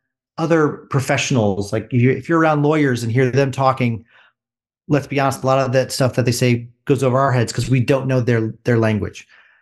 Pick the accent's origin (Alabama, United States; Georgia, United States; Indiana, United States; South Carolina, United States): Indiana, United States; And I said, I grew up in Indiana. I'd never had a problem with that.